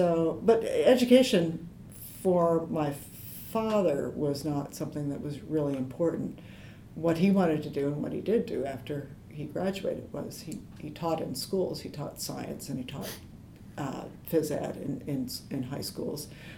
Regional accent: West Lafayette, Indiana, United States; born there; I was born in 1960, so this year I will be 53. I was born in West Lafayette, Indiana, where my father was finishing up college.

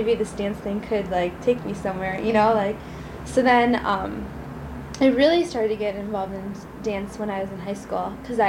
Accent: Milwaukee, Wisconsin, United States; I was born in Milwaukee. That was the hospital, but I've always lived in Milwaukee.

